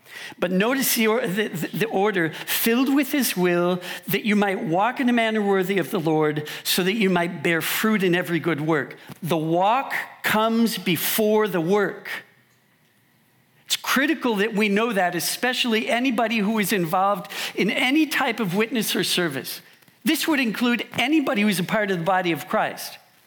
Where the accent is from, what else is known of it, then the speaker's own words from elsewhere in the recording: Minneapolis, Minnesota, United States; I come from Minneapolis, or outside of Minneapolis. There are a lot of family and friends down there.